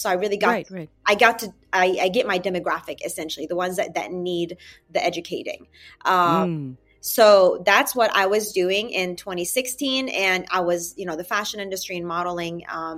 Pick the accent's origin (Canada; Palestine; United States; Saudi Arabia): Palestine; Nur Shams; English is a second language; because I grew up in Palestine. I grew up in I was born there. So I was born in a refugee camp in Nur Shams. My family were part of the 48ers